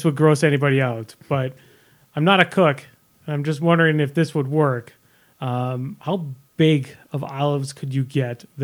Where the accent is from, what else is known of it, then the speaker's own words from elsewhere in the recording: Mayville, United States; Like my hometown of Mayville, which has got 5,000 people in it, has a Shopko there.